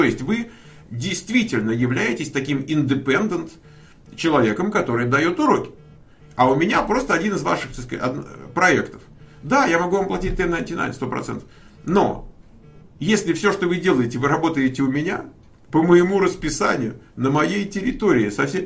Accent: Crimea, Ukraine; Я из Крыма.

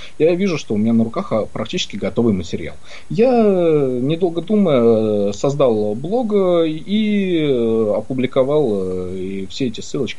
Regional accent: Saint Petersburg, Russia; moved away as an adult; now in France; Я родом из Питера, но уехал в 18 лет, вот перед дефолтом, да, армию косить. Уехал во Францию

